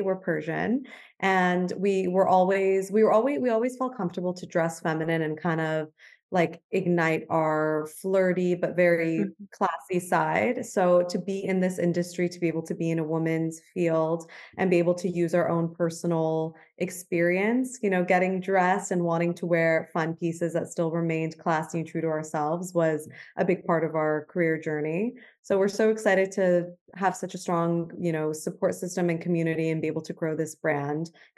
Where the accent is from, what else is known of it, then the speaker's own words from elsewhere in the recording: Beverly Hills, California, United States; we were both born and raised in Beverly Hills, California.